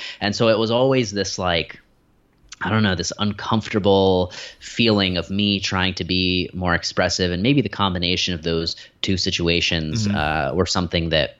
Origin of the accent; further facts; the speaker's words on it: Philadelphia, Pennsylvania, United States; born there; So I was born in Philadelphia, but my family is from India.